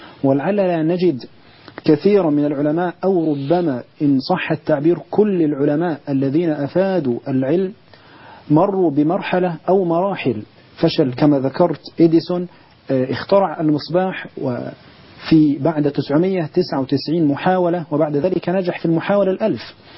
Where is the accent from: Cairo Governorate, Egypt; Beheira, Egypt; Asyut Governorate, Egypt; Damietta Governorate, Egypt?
Asyut Governorate, Egypt; Naga Zareeq; في البداية أنا من أسيوط، محافظة أسيوط، مركز البداري، من قرية صغيرة، قرية نجع زريق، من أسرة متوسطة أو قد نقول فقيرة